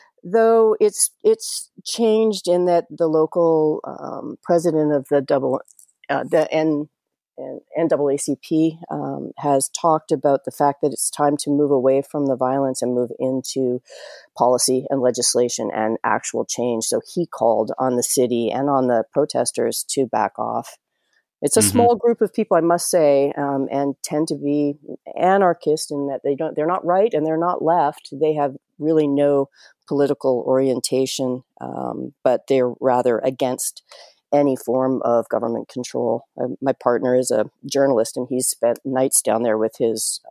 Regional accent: Canada; I'm Canadian, though I do have an American passport and I have the equivalent of a Mexican green card.

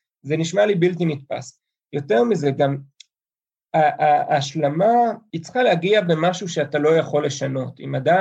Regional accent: Neve Dekalim, Gaza Strip, Palestine; now in Jerusalem, Israel; יכול להיות שנעים לי לגור בירושלים, אבל אני לא מוכן להשלים עם זה שממשלת ישראל הרסה את בית הילדות שלי בנווה דקלים

